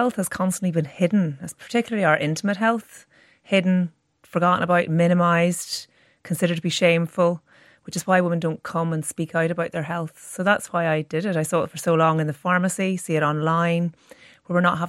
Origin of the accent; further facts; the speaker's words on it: Ireland; growing up in Catholic Ireland